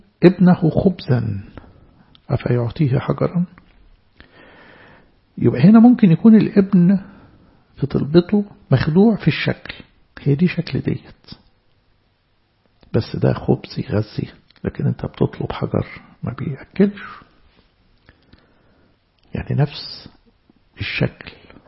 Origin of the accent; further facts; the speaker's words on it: Alexandria, Alexandria Governorate, Egypt; يعني عندنا في اسكندرية نسميها أرميت